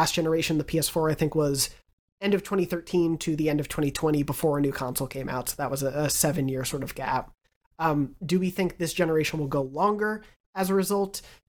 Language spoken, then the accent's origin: English; New York, United States; yeah, growing up on Long Island and having a laundry room now feels like such a foreign concept to me